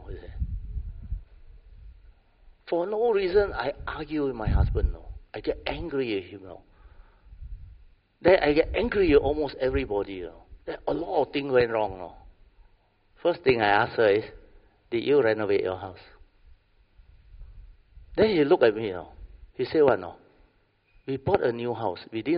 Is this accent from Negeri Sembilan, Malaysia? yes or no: no; Brickfields, Kuala Lumpur, Malaysia; Radio, I come from Brickfield, that's why I also suspect